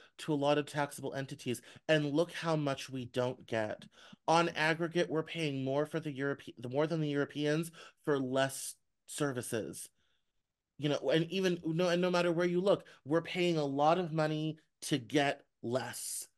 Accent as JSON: {"language": "English", "town": "Denver", "region": "Colorado", "country": "United States", "tie": "born or raised there", "also_born_or_lived": "Northwest Arkansas", "said": "yes, in Den, I come, I grew up in Denver."}